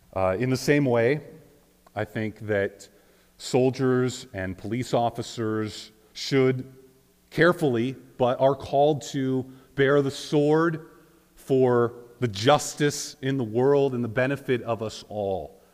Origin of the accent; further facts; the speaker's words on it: Manitoba, Canada; Now, I come from Southeast Manitoba. And so I'm used to having like a church half full of Mennonites.